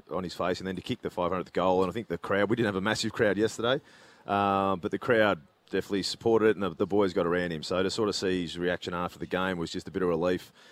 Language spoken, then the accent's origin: English; Colac, Victoria, Australia; But, BT, with that, I come from Colac, and I want to get back and see my mates, but it doesn't mean I want to pack up and go home.